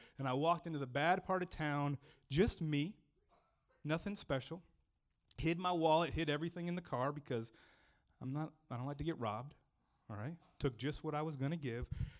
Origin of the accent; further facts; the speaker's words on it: Miami, Florida, United States; like I grew up in Miami, so I'm like, I'm going to put my wallet and hide it in my car.